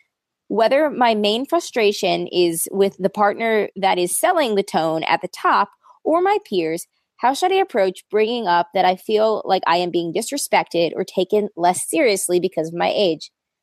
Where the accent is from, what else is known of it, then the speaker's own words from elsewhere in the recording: United States; Well, I'm American and uneducated.